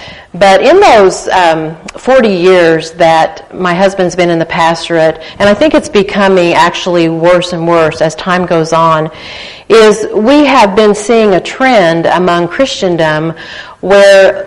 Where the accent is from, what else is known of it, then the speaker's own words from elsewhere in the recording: Wisconsin, United States; born there; I was born in Wisconsin, so I love the snow. And we have not had any in Oklahoma for several years now